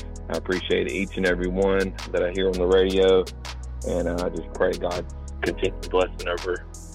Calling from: Vidalia, Georgia, United States; Brad, I'm calling from Vidalia, Georgia.

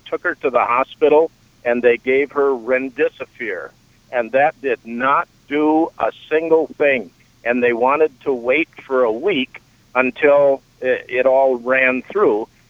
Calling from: Texas, United States; I am here from Texas.

